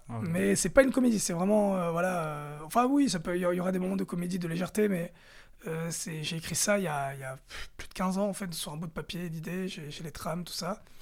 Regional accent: Cannes, Provence-Alpes-Côte d'Azur, France; il me dit, mais tu viens d'où? Je fais de Cannes.

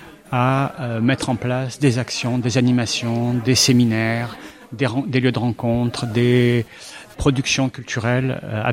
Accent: Marseille, Provence-Alpes-Côte d'Azur, France; nous avions connaissance en tant que Marseillais, en tant que Provençaux

